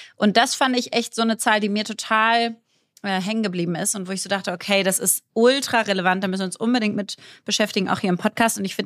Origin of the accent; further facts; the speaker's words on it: Berlin, Germany; Also als Berlinerin kennt man ja so diese Lethargie dieser Stadt